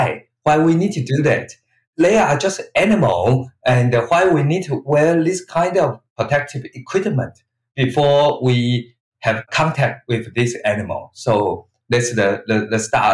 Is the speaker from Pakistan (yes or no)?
no; Taiwan; English is a second language; I was born and raised in the Taiwanese countryside, where farmers keep a variety of animals, such as pigs, geese, ducks, and so on.